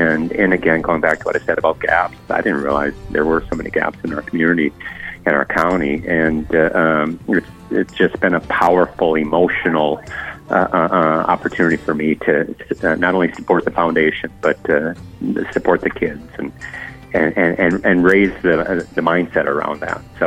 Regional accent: Hallock, Minnesota, United States; I was born and raised in Hallock.

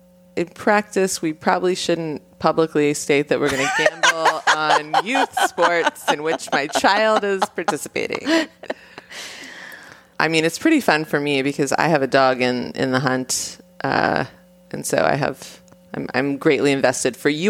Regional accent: Austin, Texas, United States; to watch NASCAR at the Circuit of the Americas in my hometown of Austin.

